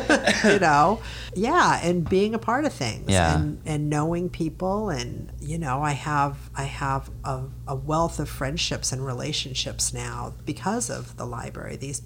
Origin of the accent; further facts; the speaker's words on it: Berkeley, California, United States; I'm from Berkeley, California, and she got her start in Berkeley, California, Chez Panisse.